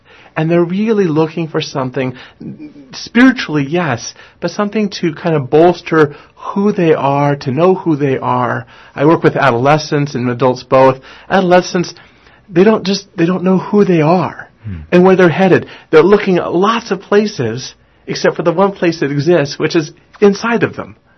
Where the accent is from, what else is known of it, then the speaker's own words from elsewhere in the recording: Seattle, Washington, United States; also born or lived in Los Angeles; I come from Los Angeles, California originally, through Seattle areas as growing up, back down to California for college, out to Pennsylvania for seminary, Colorado for First Parish.